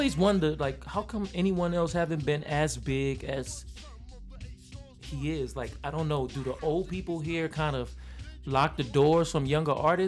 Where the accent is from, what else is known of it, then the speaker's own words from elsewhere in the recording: New York, United States; also born or lived in Monrovia, Liberia / Washington, D.C.; now in Minnesota, United States; Is Monrovia, Liberia, West Africa, and then I grew up in New York, D.C.